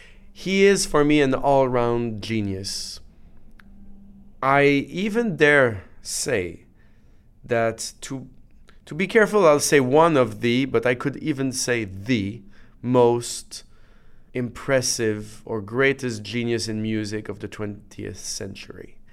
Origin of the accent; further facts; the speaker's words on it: Canada; which might be because I was raised in Canada.